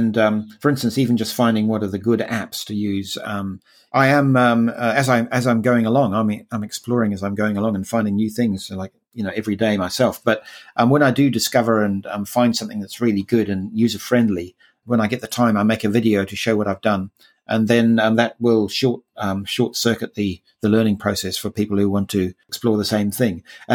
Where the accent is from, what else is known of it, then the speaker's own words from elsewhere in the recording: New Zealand; moved away as an adult; now in London, United Kingdom; that was not long after I came from New Zealand.